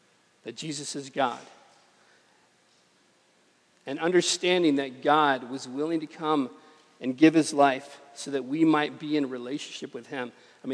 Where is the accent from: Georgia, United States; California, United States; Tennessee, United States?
California, United States; me as a kid growing up in the Imperial Valley, I saw a lot of palm trees